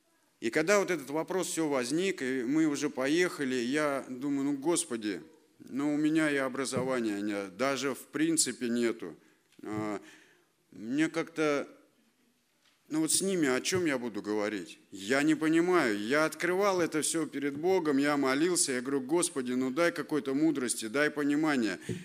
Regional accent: Tomsk, Tomsk Oblast, Russia; я сам томич, да, и мало того, что я родился в этом городе

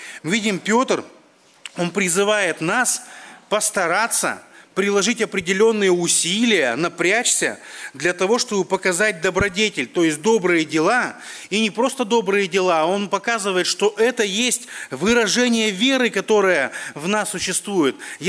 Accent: Perm, Perm Krai, Russia; я из Перми

